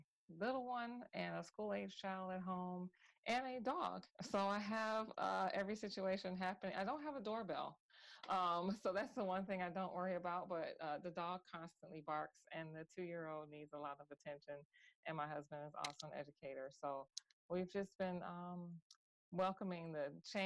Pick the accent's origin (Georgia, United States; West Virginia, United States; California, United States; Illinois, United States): Illinois, United States; Chicago; I am from Chicago